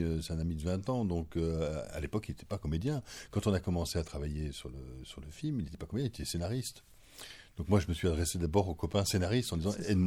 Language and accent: French; Lens, Hauts-de-France, France; born there; je suis né à Lens, j'ai tourné à Lens.